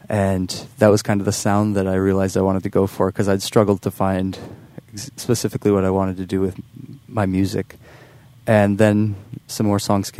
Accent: Nelson, Wisconsin, United States

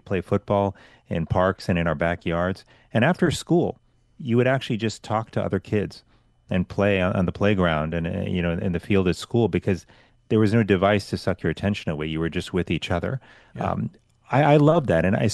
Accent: Miami, Florida, United States; Well, I loved growing up in Miami. I did all my schooling in public schools in Miami.

